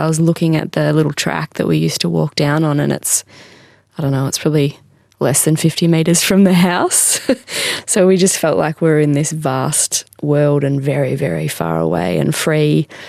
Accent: Kinglake, Victoria, Australia; I grew up in Kinglake.

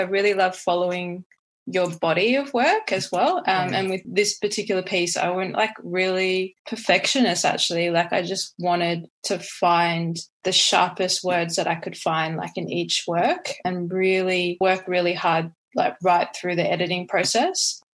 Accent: Brisbane, Queensland, Australia; I grew up in Southeast Queensland in the northern suburbs of Mianjin.

